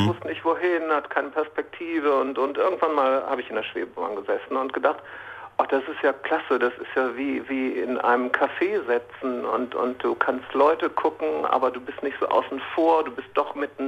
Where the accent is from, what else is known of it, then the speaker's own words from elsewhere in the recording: Remscheid, North Rhine-Westphalia, Germany; now in Wuppertal, Germany; ich bin gebürtiger Remscheider, wohne seit über 20 Jahren, also seit meinem Studium in Wuppertal.